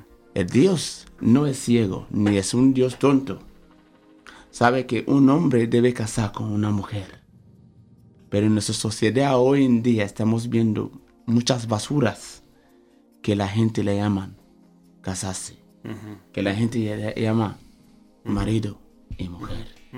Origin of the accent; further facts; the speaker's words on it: Nigeria; En mi país, los niños no pueden...